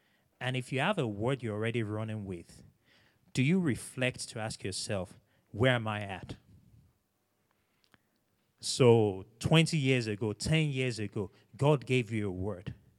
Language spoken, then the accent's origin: English; Nigeria; I'm Nigerian.